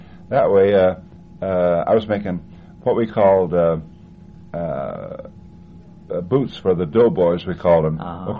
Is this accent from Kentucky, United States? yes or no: yes; Kentucky, United States; born there; Well, 1903, I was born back on Big Sandy River between West Virginia and Kentucky